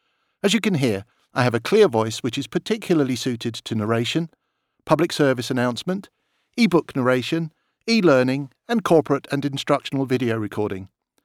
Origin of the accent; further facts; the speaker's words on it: United Kingdom; now in United States; I'm a British voiceover actor, now a resident of the United States.